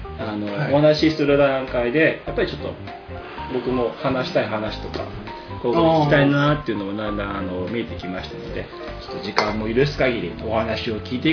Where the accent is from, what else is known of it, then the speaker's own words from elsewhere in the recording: Kitanagoya, Aichi, Japan; 僕の地元の北名古屋市に青いバナナを輸入してガスかけて